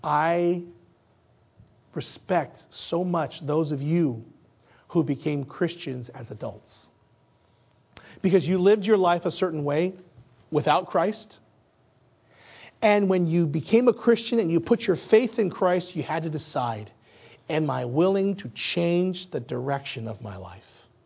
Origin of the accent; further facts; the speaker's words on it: United States; I'm Chinese American. My parents are from Taiwan. I am Chinese. I'm Chinese through and through, but I'm also torn because I'm raised in this country.